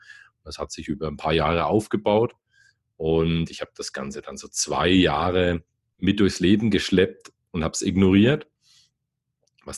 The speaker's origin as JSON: {"language": "German", "town": "Bamberg", "region": "Bavaria", "country": "Germany", "tie": "born there", "accent": "Upper Franconian", "lives_now": "Bayreuth, Germany", "said": "mit rollendem R aus Oberfranken. Also das kann man auch nicht verstecken. Ich bin gebürtiger Bamberger, lebe aber seit einigen Jahren in Bayreuth. Das ist unweit davon."}